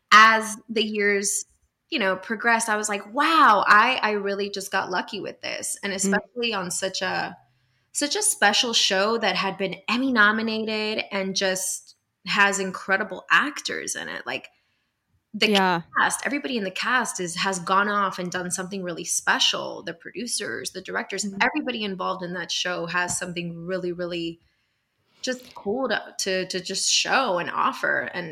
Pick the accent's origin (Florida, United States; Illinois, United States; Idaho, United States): Florida, United States; Miami; moved away as an adult; now in Los Angeles, United States; Like, so I'm originally from Miami, Florida.